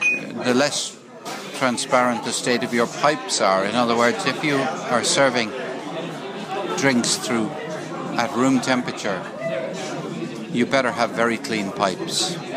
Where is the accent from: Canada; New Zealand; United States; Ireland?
Ireland; Limerick, Munster; I grew up in Limerick. I grew up not far from Thomond Park.